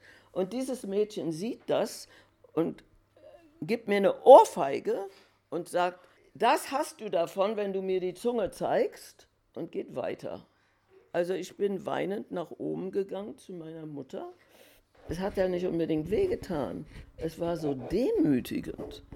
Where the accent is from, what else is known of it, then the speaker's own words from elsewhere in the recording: Melbourne, Victoria, Australia; German is a second language; Und wir folgten dann im Juni 1939 nach Melbourne auch, wo ich aufgewachsen bin. Auf dem Schiff lernte ich etwas Englisch.